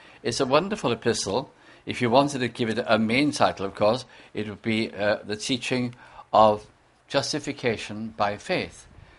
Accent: Bolton, North West England, United Kingdom; I was brought up in the Welsh Tabernacle, the Tabernacle Cymraeg, in Bolton in Lancashire.

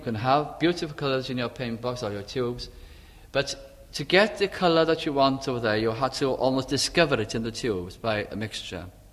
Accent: Wales, United Kingdom; You know, as Welsh people, we know, we say with singing

